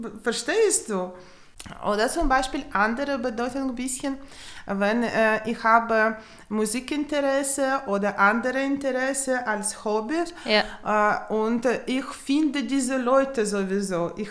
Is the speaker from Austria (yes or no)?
no; Ukraine; German is a second language; ich bin Ukrainerin